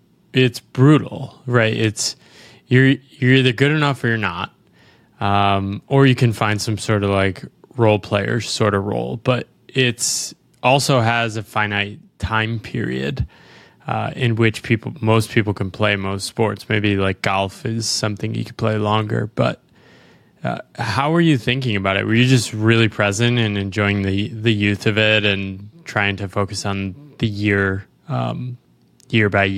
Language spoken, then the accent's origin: English; United States; I don't understand rugby at all. I'm an American.